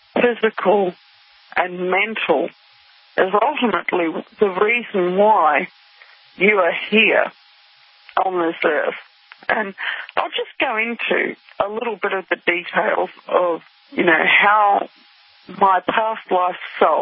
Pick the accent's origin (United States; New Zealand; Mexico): New Zealand; born there; He was born in Scotland, and I was born in New Zealand.